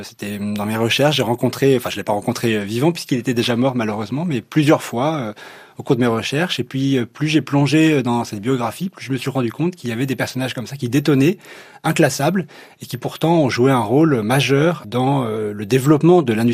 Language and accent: French; France; en tant que Français, donc Européen